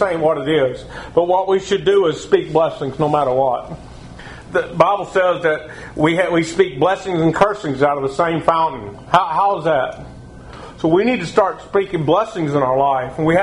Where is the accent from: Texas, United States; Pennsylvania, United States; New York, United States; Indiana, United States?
Texas, United States; I guess it's because I'm a Texan.